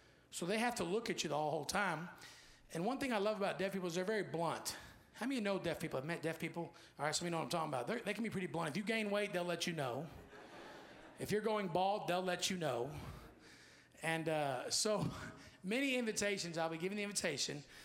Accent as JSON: {"language": "English", "town": "St. Augustine", "region": "Florida", "country": "United States", "tie": "born there", "said": "In 1975, I was born in St. Augustine, Florida, because my father was teaching at a deaf school there"}